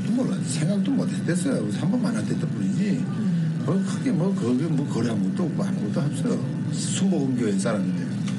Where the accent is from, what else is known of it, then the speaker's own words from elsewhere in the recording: North Korea; now in China; 내 고향의 이름을 따서 그래서 우리 탈북자들이 나 우리 북경 와서